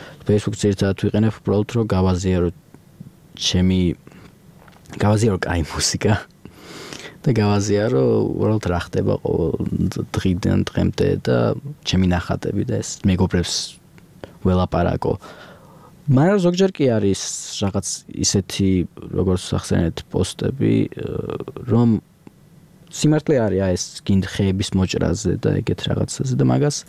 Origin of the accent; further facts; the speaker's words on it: Tbilisi, Georgia; born there; მე რაც დავიბადე, დიდად მწვანე არ იყო და ეხა საერთოდ არ ვიცი რა ემსგავსება თბილისში ამდენი ხეების მოჭრით